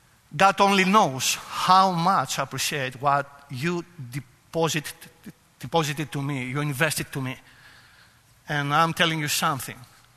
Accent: Albania; now in Greece; because we are from Albania, they could be Greeks.

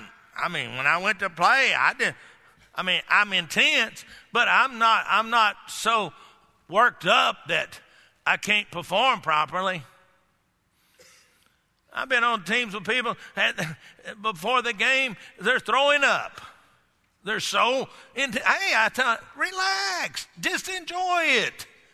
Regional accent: Texas, United States; You know, I grew up down in Texas where they got rodeos.

